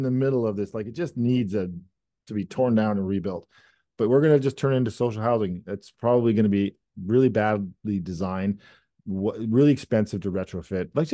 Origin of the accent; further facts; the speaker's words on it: Langley, British Columbia, Canada; I grew up in Langley.